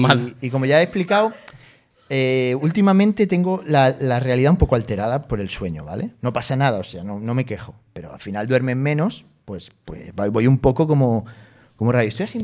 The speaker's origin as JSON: {"language": "Spanish", "region": "Catalonia", "country": "Spain", "said": "No iría nunca a ese centro comercial, pero soy catalán."}